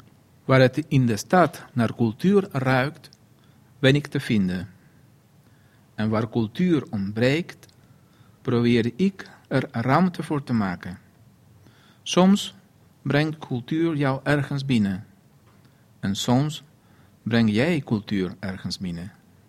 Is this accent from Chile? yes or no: yes; Chile; now in Netherlands; ik ben uit Chili gevlucht, in de tijd dat vluchtelingen wel vreemdelingen waren, maar welkom. Op een koude winterdag landde ik samen met mijn familie op Schiphol.